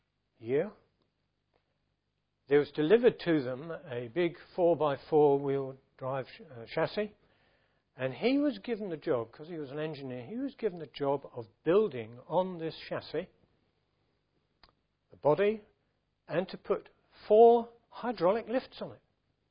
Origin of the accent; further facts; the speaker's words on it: Welwyn Garden City, East of England, United Kingdom; When I was growing up in Welwyn Garden City